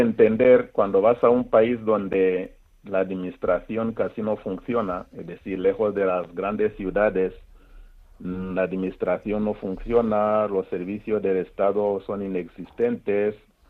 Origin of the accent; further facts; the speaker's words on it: Rwanda; que yo soy de Ruanda, cómo llegué a vivir en los campamentos de refugiados siendo seminarista